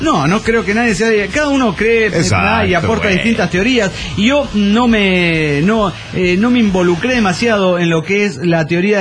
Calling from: Mexico City, Mexico; del DF mexicano.

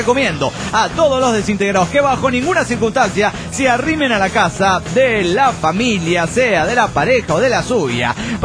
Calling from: Tijuana, Baja California, Mexico; de Tijuana

